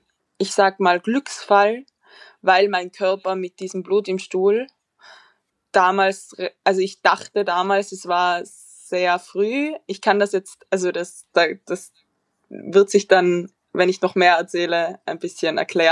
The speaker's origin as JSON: {"language": "German", "region": "Tyrol", "country": "Austria", "moved": "as an adult", "lives_now": "Vienna, Austria", "said": "Ich komme eigentlich aus Tirol und ich wollte einfach in die große Stadt."}